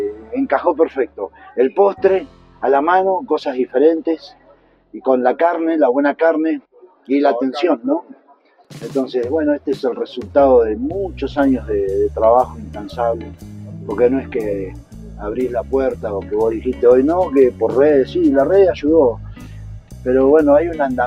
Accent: Argentina; Todos los que atendemos acá somos todos argentinos.

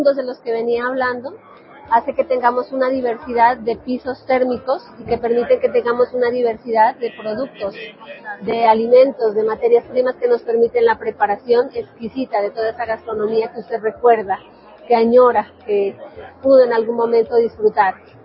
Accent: Nariño, Colombia; soy del departamento de Nariño

